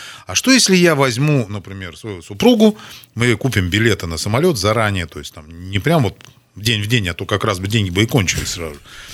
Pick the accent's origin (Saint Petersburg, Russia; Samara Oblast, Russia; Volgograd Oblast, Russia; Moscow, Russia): Moscow, Russia; в них указан знак московского региона, потому что я же из Москвы.